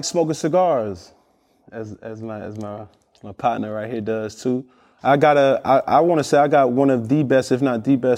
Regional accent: Atlanta, Georgia, United States; I'm going to say it for the fourth time. I'm from Atlanta, Georgia, bro.

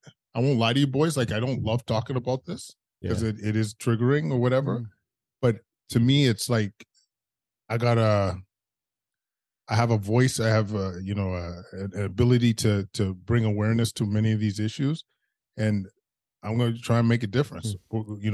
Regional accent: Edmonton, Alberta, Canada; growing up in Edmonton, you kind of have a you have a racist existence.

